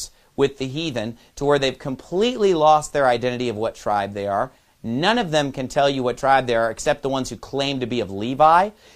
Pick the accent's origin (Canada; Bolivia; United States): United States; born there; You know, I'm an American. I mean, that's really the only nationality that I have. I was born in America. I'm an American.